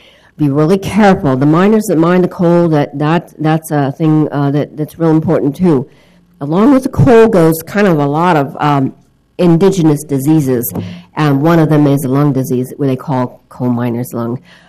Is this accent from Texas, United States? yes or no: no; Connecticut, United States; I'm from Connecticut. I'm a Connecticut Yankee in King Charles Court, so to speak.